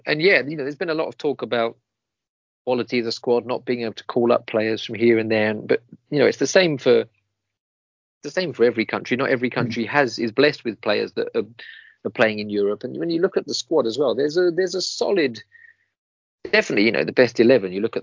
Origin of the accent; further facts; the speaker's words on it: England, United Kingdom; So, and as an Englishman, the Olympics is not the be all and end all.